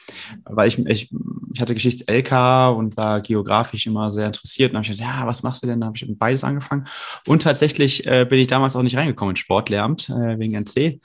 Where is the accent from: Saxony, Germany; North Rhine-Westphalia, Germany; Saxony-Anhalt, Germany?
North Rhine-Westphalia, Germany; Brühl; ich komme aus Brühl, muss ich dazu sagen, das ist ja gar nicht so weit weg von Köln